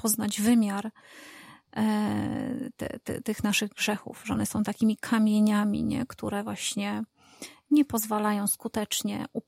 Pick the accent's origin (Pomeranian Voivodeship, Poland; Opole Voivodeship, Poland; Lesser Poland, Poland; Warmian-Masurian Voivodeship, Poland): Pomeranian Voivodeship, Poland; Bo tak ja pochodzę z Kaszub, tam mój dziadek uprawiał rolę